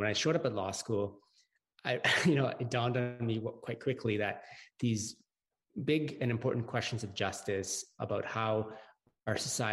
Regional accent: Edmonton, Alberta, Canada; I'm from Edmonton, which is the home and traditional gathering place or current gathering place for numerous kind of First Nations and Métis communities, including the Cree, Salto, Blackfoot

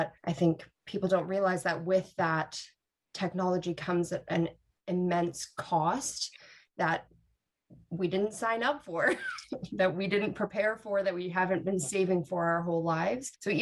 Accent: Manitoba, Canada; Okay, well, I'm from Manitoba, so a little different

